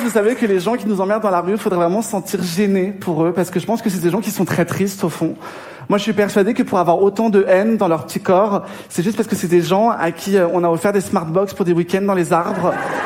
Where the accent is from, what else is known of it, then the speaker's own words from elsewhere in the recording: Paris, Île-de-France, France; je suis né à Paris, j'y ai toujours vécu.